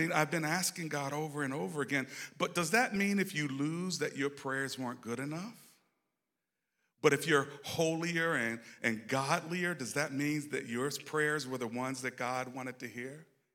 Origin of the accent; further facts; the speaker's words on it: Maryland, United States; also born or lived in Washington, D.C.; I grew up in Washington, born in D.C., raised in Prince George's County, Maryland.